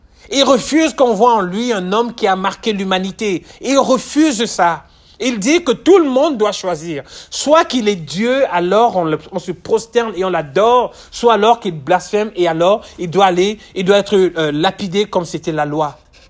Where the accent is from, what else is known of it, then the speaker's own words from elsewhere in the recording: Cameroon; Chez moi, je suis du Cameroun, et au Cameroun, on dit qu'avec la bouche, on peut construire un gratte-ciel.